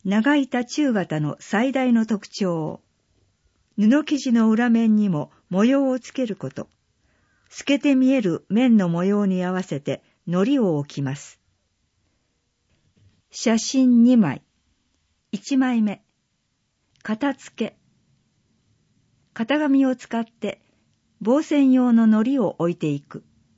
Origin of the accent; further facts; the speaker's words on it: Tokyo, Japan; born there; moved away as an adult; now in Kimitsu, Japan; 東京で生まれ、19歳で君津市に移住して39年。